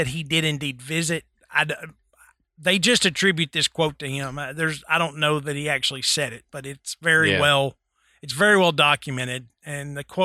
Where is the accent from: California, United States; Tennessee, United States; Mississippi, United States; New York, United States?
Tennessee, United States; You know, and if you've studied, and I have, because I grew up in Tennessee.